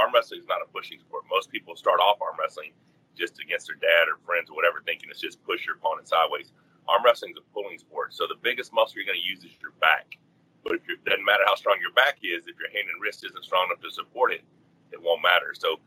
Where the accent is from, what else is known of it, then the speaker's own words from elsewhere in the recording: Arkansas, United States; I grew up in Arkansas.